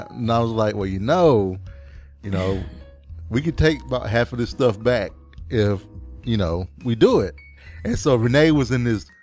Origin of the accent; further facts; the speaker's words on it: North Carolina, United States; Mr. out in North Carolina. He's out near my hometown, just 30 minutes south.